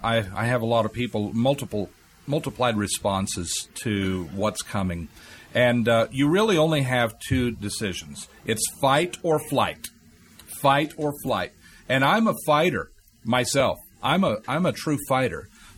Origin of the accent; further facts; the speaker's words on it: Texas, United States; bless God, I'm a Texan.